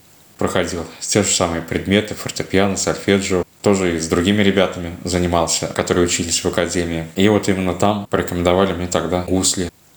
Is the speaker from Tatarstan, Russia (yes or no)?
yes; Kazan, Tatarstan, Russia; born there; Родился в Казани.